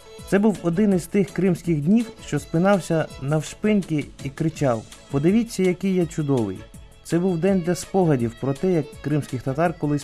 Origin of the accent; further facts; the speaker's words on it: Crimea, Ukraine; born there; now in Kyiv, Ukraine; Народився в Криму, живу в Києві.